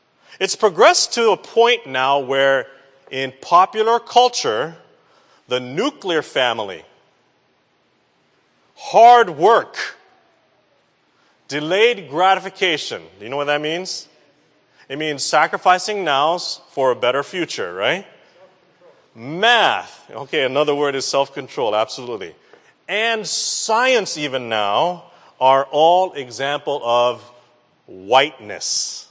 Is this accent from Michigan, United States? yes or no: yes; Michigan, United States; born there; I was born in Michigan, you know, the state that looks like a mitten, right? I was born in this lower western corner of Michigan.